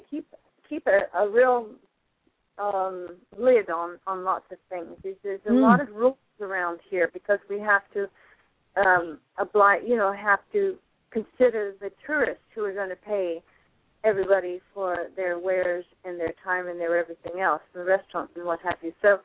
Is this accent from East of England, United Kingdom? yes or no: yes; Bedford, East of England, United Kingdom; born there; also born or lived in London; I was born in Bedford and lived in London.